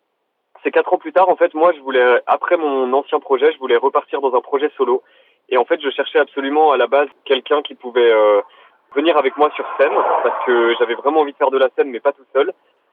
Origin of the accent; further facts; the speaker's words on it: Chambéry, Auvergne-Rhône-Alpes, France; Oui, on vient de Chambéry.